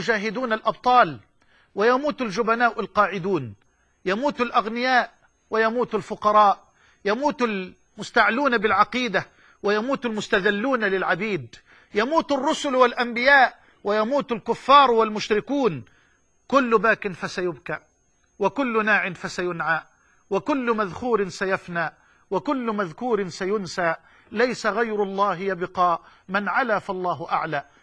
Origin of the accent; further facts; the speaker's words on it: Egypt; وأن يجعل بلدنا مصر واحة للأمن والأمان